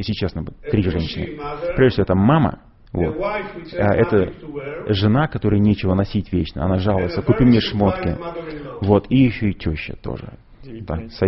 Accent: Israel; я сам из Израиля, а это страна, как вы знаете, в которой безопасность очень важна

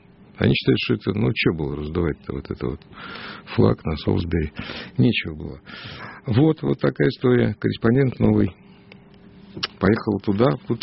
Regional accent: Russia; узнав, что я из России

